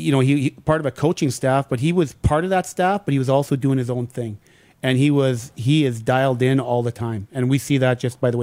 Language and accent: English; St. Louis, Saskatchewan, Canada; all the way back from my hometown of St. Louis, Saskatchewan